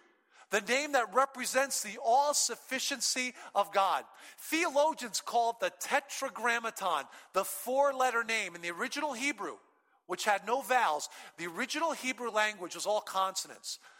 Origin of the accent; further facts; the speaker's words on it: Brooklyn, New York, United States; born there; Then I was born in Brooklyn, New York.